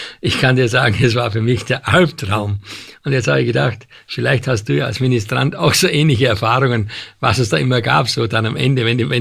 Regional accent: Austria; Ich bin Österreicher

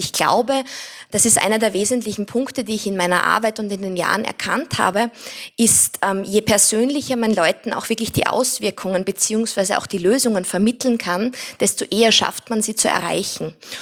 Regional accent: Styria, Austria; Ich bin selbst in der Steiermark am Land aufgewachsen

